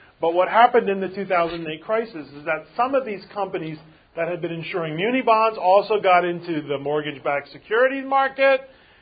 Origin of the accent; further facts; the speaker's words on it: California, United States; But here, I ain't paying to drive. I'm a Californian.